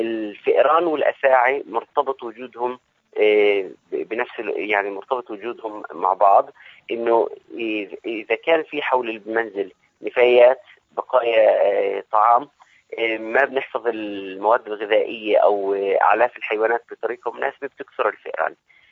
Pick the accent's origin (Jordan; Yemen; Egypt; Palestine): Palestine; لأنه ذبابة الرمل تعتبر من الحشرات اللي ناقلة لأمراض مختلفة عندنا في فلسطين